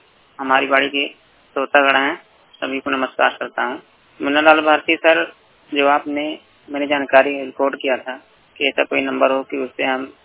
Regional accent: Basti, Uttar Pradesh, India; मैं दोनों आँख का ब्लाइंड हूँ और बस्ती जिला के रहने वाला हूँ, मूल निवासी उत्तर प्रदेश के हैं हम।

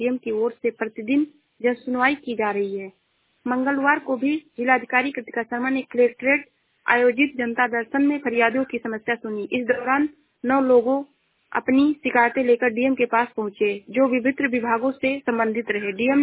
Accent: Uttar Pradesh, India; मैं जिला श्रावस्ती से हूँ।

